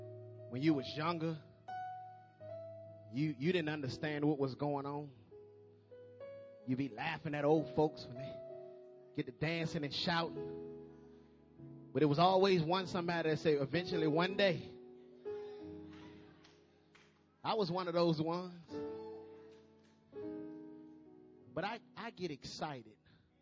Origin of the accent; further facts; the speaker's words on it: Petersburg, Virginia, United States; also born or lived in New Orleans; You know, I'm from Petersburg by way of New Orleans.